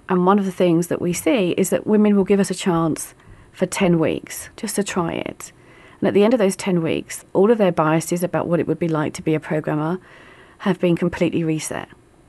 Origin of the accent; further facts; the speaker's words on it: London, United Kingdom; the fact that I'm from the East End of London